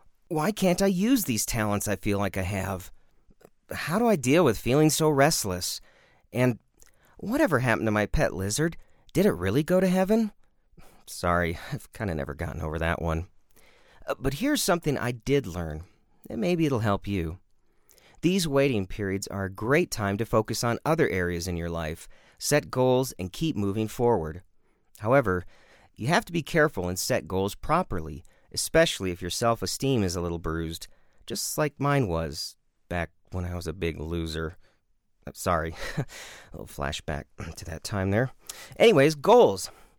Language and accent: English; Wisconsin, United States; I'm originally from Wisconsin, where butter is considered a food group.